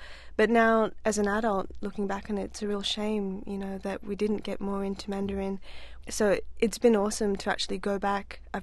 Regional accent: Perth, Western Australia, Australia; moved away; also born or lived in Malaysia; My very first memory was the day that we moved from Malaysia to Australia. I just remember waking up in the morning and everything was in boxes, and then moving to Perth in Western Australia during winter time.

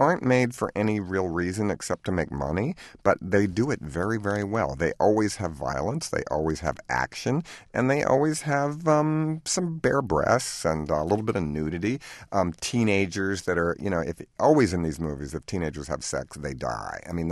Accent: Baltimore, Maryland, United States; growing up in Baltimore, I every night would go down to the Hippodrome or the Mayfair or the New and see blaxploitation movies.

